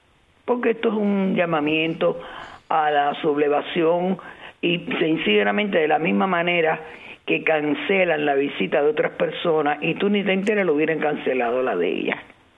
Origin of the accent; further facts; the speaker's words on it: Cuba; quienes tenemos que ocuparnos somos los cubanos. Los de adentro y los de afuera.